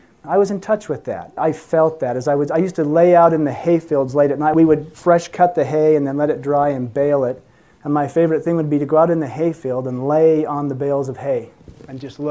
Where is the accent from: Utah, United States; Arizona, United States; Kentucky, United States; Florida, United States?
Utah, United States; Charleston; I grew up here in Utah, grew up in a little town known as Charleston. It's right up by Midway on Deer Creek Reservoir.